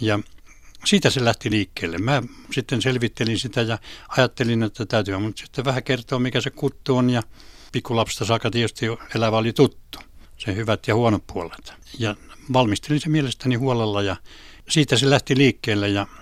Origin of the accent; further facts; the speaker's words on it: Karkku, Pirkanmaa, Finland; kun mä olen tuosta Karkusta kotoisin ja Tyrvääkin on siellä päin niin se on sitä vuohiseutua.